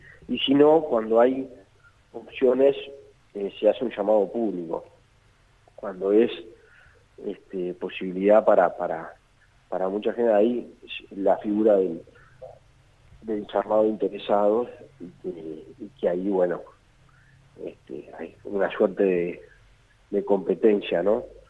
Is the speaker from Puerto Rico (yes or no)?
no; Montevideo, Uruguay; moved away as an adult; also born or lived in Durazno; hice toda mi carrera política en Durazno, nací en Montevideo y me crié allá en mi juventud, pero después ya decidí, al revés de la canción de … me fui para el interior, toda mi vida yendo y viniendo, porque mi familia materna es de Durazno